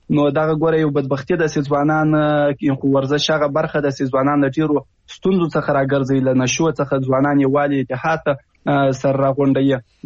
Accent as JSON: {"language": "Pashto", "country": "Afghanistan", "said": "نو زه د یو افغان په حیث دغه ستونزې له تاسو سره شریکوم"}